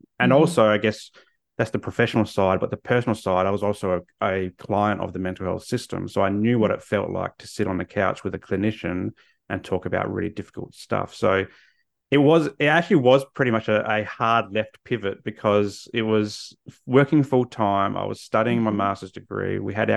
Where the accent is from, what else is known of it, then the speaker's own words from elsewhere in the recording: Australia; As an Aussie, we love our sport.